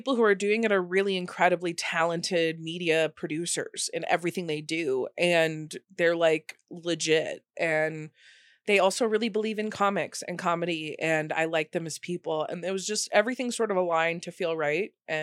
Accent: Nevada, United States; I'm from Nevada and I live in Las Vegas right now.

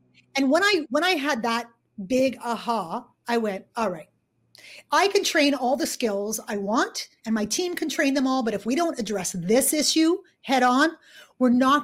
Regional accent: Canada; moved away as an adult; now in United Kingdom; I moved to the UK from Canada

